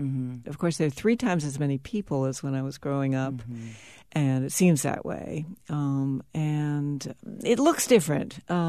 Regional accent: Delhi, India; Well, growing up in Delhi, my family had a phone and it worked.

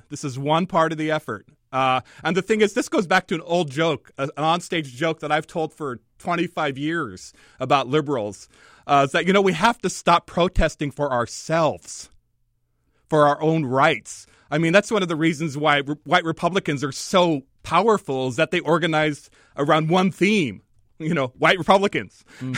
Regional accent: United States; I grew up in Red State America. I was president of my high school's chapter, The Future Farmers of America.

